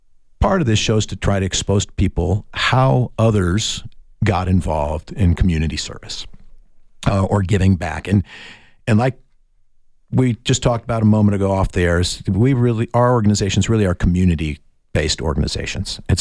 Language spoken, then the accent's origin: English; California, United States; moved away as an adult; now in Arizona, United States; I grew up in California until I was 18, an Orange County Republican in California.